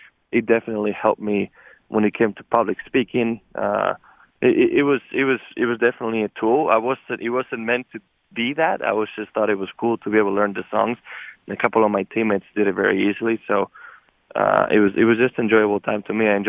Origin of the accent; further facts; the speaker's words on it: Spain; Bear in mind, I come from Barica, Spain, which is a town of 1,200 people on the best day in summer, right?